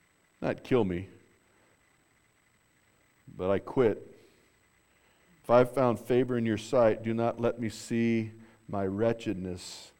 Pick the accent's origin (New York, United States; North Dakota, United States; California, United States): California, United States; Glendora; I grew up in Glendora, California, where the Donut Man is.